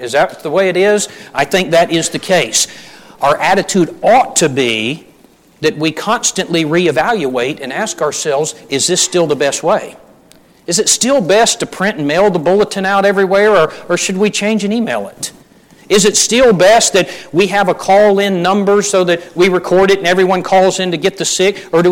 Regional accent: North Charleston, South Carolina, United States; I grew up in the North Charleston congregation in Charleston, South Carolina.

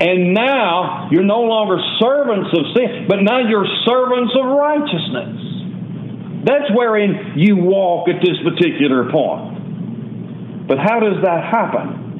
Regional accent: Nashville, Tennessee, United States; also born or lived in Huntsville, Alabama; I grew up in Middle Tennessee, was born in Nashville and grew up in those areas, and then graduated high school in Huntsville, Alabama

